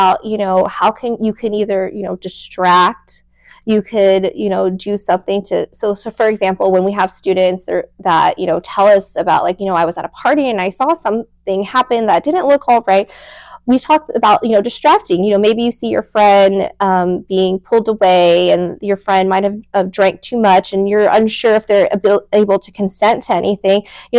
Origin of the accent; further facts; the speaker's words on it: Elk Grove, California, United States; also born or lived in San Francisco / Orange County; So I was born in San Francisco, went to school here in the Sacramento area in Elk Grove, and then I went away for several years.